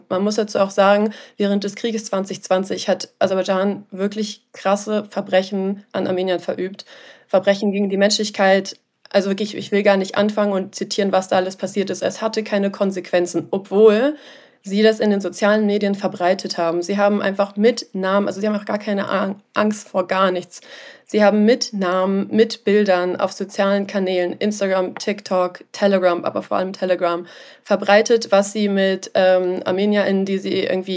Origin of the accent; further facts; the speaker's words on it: Germany; wenn ich sage, ja, ich komme aus Deutschland, ich irgendwie komme aus Europa